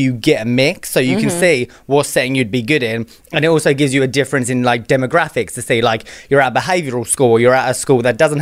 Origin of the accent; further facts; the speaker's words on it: United Kingdom; moved away as an adult; I've came from a foreign country. Like, mm-hmm. yeah, I'm British.